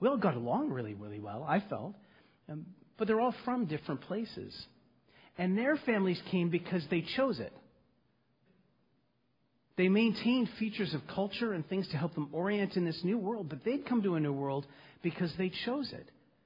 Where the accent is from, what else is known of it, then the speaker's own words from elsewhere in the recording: Toronto, Ontario, Canada; I grew up in Scarborough